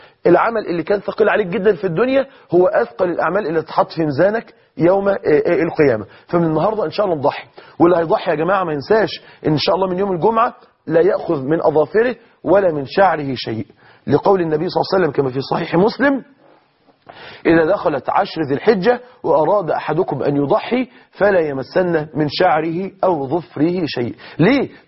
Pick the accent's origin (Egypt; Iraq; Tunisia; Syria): Egypt; أنا عارف عندنا في مصر الجو حر الصبح حبتين مش مشكلة